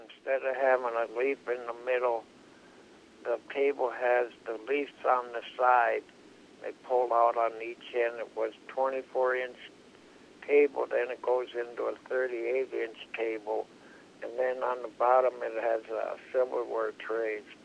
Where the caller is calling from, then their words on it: Aberdeen, South Dakota, United States; I'm calling from Aberdeen.